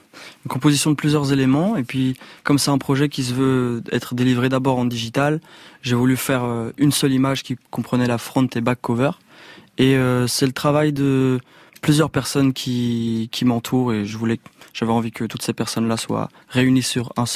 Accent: Belgium; Je suis belge.

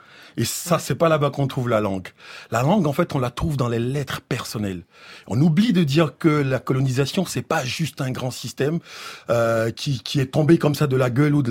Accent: Côte d’Ivoire; moved away; De la même façon que moi-même, de façon personnelle, il y a 15 ans, j'ai quitté la Côte d'Ivoire en me disant, bon écoutez, je vais aller voir ailleurs si cet ailleurs là est meilleur.

